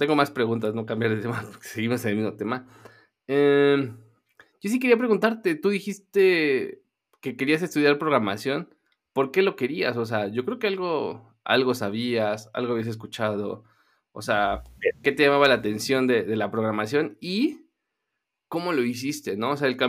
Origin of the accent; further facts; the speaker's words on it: Mexico City, Mexico; now in Querétaro, Mexico; yo que soy de la Ciudad de México, de la capital, y la Ciudad de México es un caos, es maravillosa, pero es un caos, y me mudé a un estado más, vamos a decir, más tranquilo, más seguro, menos gente, menos tráfico. Yo me mudé acá